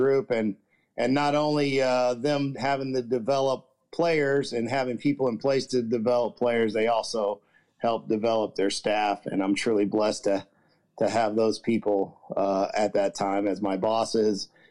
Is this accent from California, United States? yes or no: no; Lawton, Oklahoma, United States; I grew up in Lawton, Oklahoma, right outside the military base, which was Fort Sill, and had four older brothers, and we grew up right outside the military base.